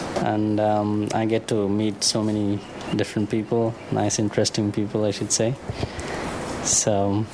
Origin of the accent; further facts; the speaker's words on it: Oroville, California, United States; born there; I was born in Oroville.